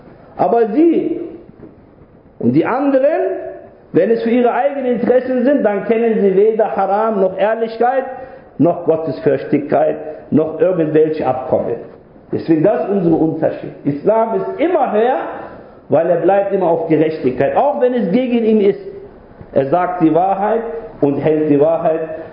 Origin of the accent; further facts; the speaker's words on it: Braunschweig, Lower Saxony, Germany; born there; ich lebe in Deutschland, ich bin gebürtiger Deutscher, Braunschweiger.